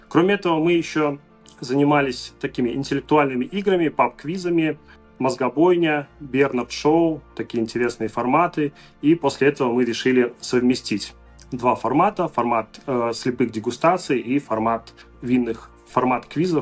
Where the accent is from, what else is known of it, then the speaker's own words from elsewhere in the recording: Belarus; Мы из Беларуси и попали на одну дегустацию.